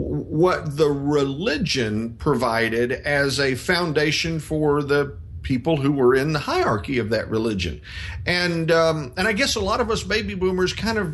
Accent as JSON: {"language": "English", "region": "Southeast", "country": "United States", "tie": "born or raised there", "said": "we grew up in especially in the Southeast United States, you know, grew up in church"}